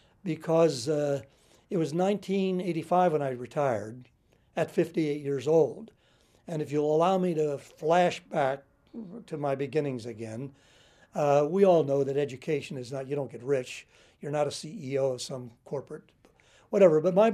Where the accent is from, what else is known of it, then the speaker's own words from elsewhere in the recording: Montoursville, Pennsylvania, United States; sold the homes, washed my hands, and came back to my hometown. That's the guy from Jersey's song, and Montoursville, my hometown, and we're happy there.